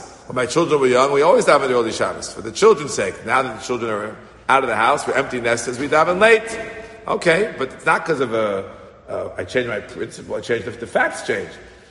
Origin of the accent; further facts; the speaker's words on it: New York, United States; When I grew up in Kew Garden Hills